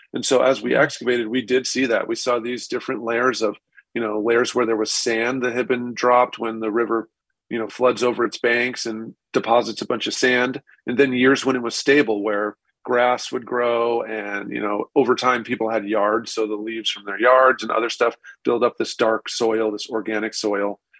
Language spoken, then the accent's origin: English; Boise, Idaho, United States; I'm originally from Boise, so I grew up there. I went to Bora High, and I went to Boise State as well.